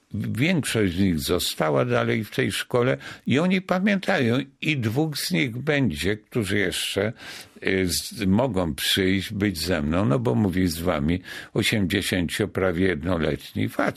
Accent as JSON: {"language": "Polish", "town": "Gdynia", "region": "Pomeranian Voivodeship", "country": "Poland", "tie": "born or raised there", "also_born_or_lived": "Komorowo", "said": "wczesne dzieciństwo spędziłem w takim małej wsi pod Ostrowiem Mazowieckim w Komorowie. Natomiast całe lata szkoły średniej, późnej i gimnazjalne, i licealne w Gdyni"}